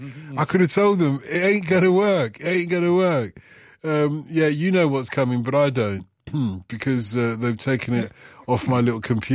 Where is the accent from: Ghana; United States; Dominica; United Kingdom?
United Kingdom; Royal Tunbridge Wells, South East England; No, I grew up in Royal Tunbridge Wells